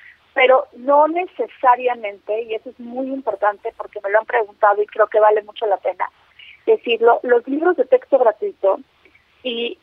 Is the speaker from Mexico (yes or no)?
yes; Mexico; en estas conversaciones que hemos tenido como mexicanos